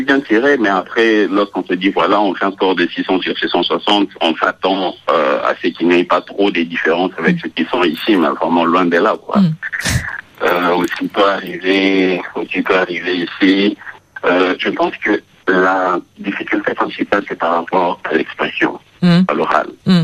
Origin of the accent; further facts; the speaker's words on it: Kinshasa, DR Congo; moved away as an adult; now in Birmingham, United States; je suis originaire de Kinshasa et j'ai commencé un degré, disons, un niveau master à l'Université d'Alabama à Birmingham depuis l'automne passé, 2015